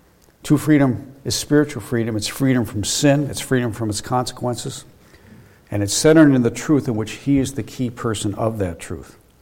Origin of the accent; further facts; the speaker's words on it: United States; You know, as an American, I personally value freedom a lot.